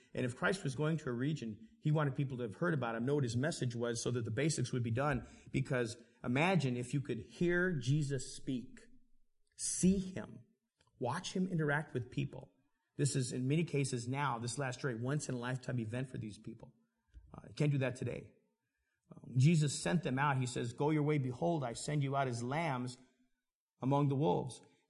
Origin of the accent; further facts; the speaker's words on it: Alaska, United States; also born or lived in Washington; I was born in Washington, but I grew up in Alaska.